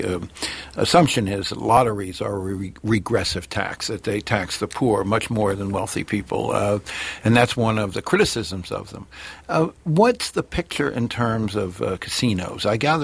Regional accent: New Jersey, United States; When I grew up in New Jersey, the local candy store had 20 payphones in the back

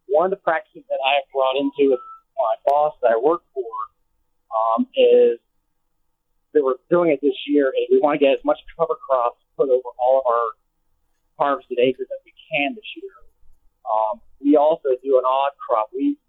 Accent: United States; One of the main things that I've had to deal with being born and raised in Montgomery County is the lack of farmland.

